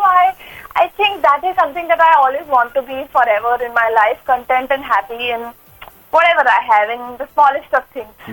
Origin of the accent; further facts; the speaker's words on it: Dehradun, Uttarakhand, India; I think I come from Dehradun, from a middle class family, from a small town.